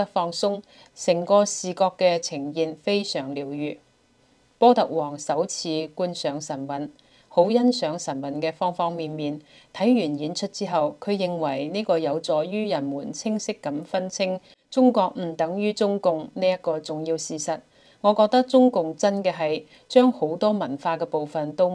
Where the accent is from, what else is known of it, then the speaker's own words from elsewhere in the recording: Taiwan; 但係我哋台灣人睇到嘅係點解佢可以咁快就做到移植器官？